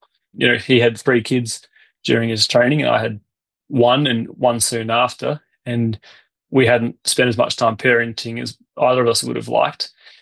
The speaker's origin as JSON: {"language": "English", "country": "Australia", "said": "even as an Australian"}